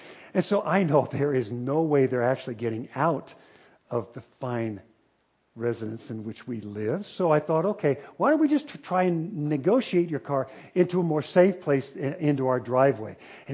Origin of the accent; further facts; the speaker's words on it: San Diego, California, United States; Now, we're from San Diego. We've never seen the snow actually fall from the sky.